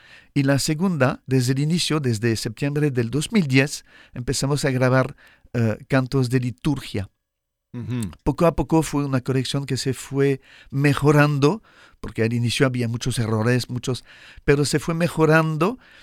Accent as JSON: {"language": "Spanish", "country": "France", "also_born_or_lived": "Mexico", "second_language": "Spanish", "lives_now": "Cuba", "said": "Yo soy francés. Uh-huh. Antes estaba, he vivido mi vida religiosa y sacerdotal en varios países, pero antes de Cuba estaba en México."}